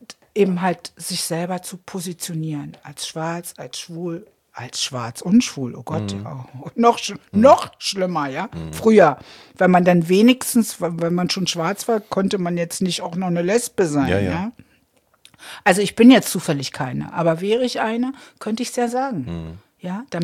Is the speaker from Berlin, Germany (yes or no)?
yes; Berlin, Germany; Ich komme aus Treptow